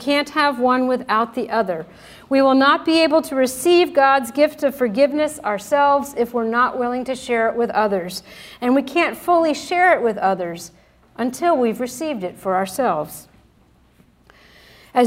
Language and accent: English; Pennsylvania, United States; Growing up in Lancaster County, I witnessed the Amish community practicing forgiveness in lots of different situations